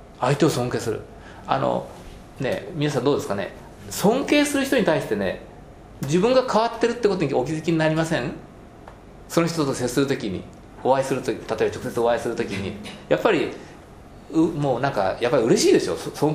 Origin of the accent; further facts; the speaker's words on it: Fukaya, Saitama, Japan; 私は埼玉県の深谷というところ出身なんですけど